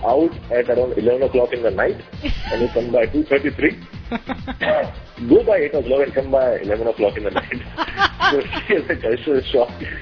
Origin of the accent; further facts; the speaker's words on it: Gwalior, Madhya Pradesh, India; English is a second language; also born or lived in Jagdalpur, India; And I born up in Gwalior. That is in MP, Madhya Pradesh.